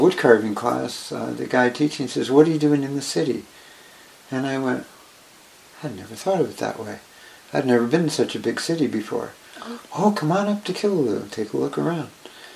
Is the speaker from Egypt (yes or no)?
no; Middletown, New York, United States; born there; I was born in the Sanitarium Hospital in Middletown, New York, 1948, July 8th.